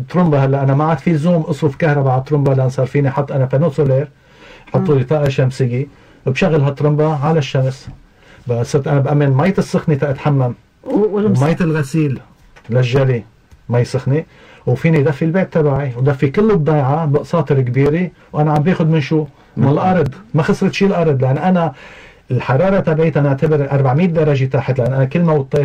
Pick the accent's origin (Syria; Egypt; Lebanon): Lebanon; Akkar; نحن عندنا بالشمال عندنا منطقة كانت بركانية أيام قديم، والقشرة تبعتنا رقيقة.